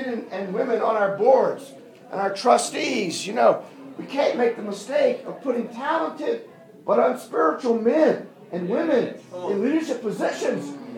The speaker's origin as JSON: {"language": "English", "country": "United States", "moved": "yes", "lives_now": "Australia", "said": "You know, I come from the United States. Whether you do it or not, my accent. I come from the United States. I am a naturalized Australian citizen, of course."}